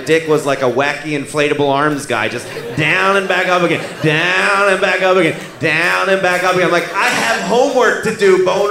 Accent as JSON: {"language": "English", "town": "Philadelphia", "region": "Pennsylvania", "country": "United States", "said": "So I'm Italian from South Philly. Italian people are very Catholic because they come from the place where the Pope is from."}